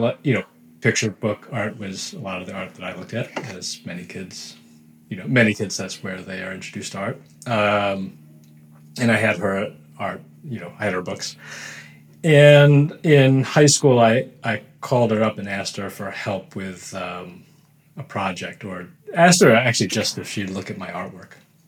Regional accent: New Hampshire, United States; So I grew up in New Hampshire, and I had, I lived in a small town that was the home of a picture book illustrator.

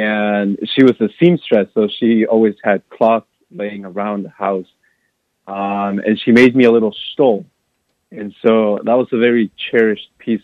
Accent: Jalisco, Mexico; now in Des Moines, United States; Yeah, my dad just brought us here. So I'm originally from Jalisco, from Mexico.

